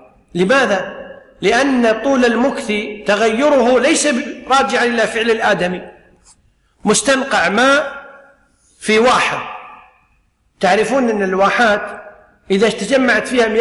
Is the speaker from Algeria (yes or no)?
no; Kuwait; مثل عندنا في الكويت ما نسميه بالماء الصليبي